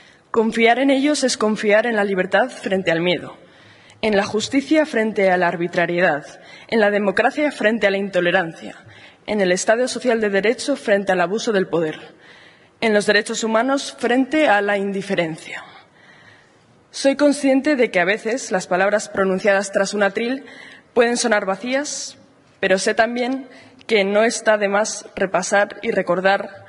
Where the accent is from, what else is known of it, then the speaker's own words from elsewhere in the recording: Spain; como españoles y europeos